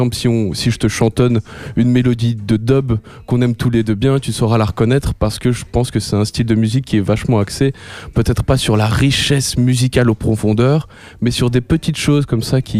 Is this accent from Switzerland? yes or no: yes; Geneva, Switzerland; now in Belgium; Alors, je viens de Genève.